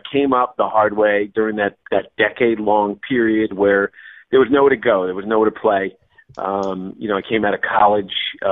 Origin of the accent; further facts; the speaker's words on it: Ireland; I have a love-hate relationship with the English because, first of all, I'm Irish